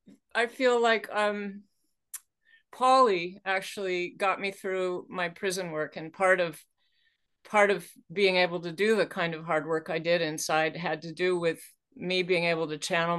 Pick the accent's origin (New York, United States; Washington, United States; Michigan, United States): Washington, United States; Edmonds; also born or lived in Seattle; I grew up here in the Northwest. I was born in Seattle, grew up in Edmonds, Washington, which is about 15 miles north of Seattle.